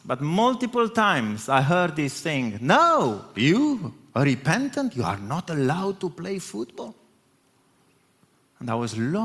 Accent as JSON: {"language": "English", "country": "Romania", "moved": "yes", "said": "I come from Eastern Europe. I encounter this often, even in this country."}